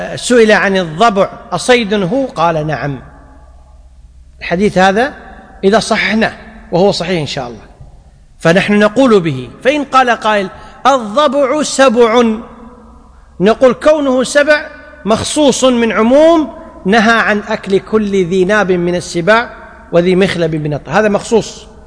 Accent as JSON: {"language": "Arabic", "country": "Kuwait", "said": "يعني مثلا عندنا في الكويت البدو، القبائل البدوية تأكل الضبان ولا لا؟"}